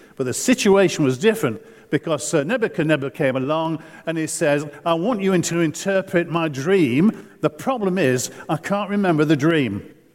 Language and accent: English; Yorkshire and the Humber, United Kingdom; I'm a Yorkshireman